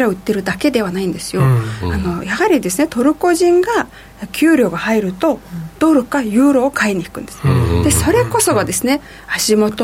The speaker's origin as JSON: {"language": "Japanese", "country": "Mongolia", "second_language": "Japanese", "lives_now": "Japan", "said": "はい、モンゴル出身です"}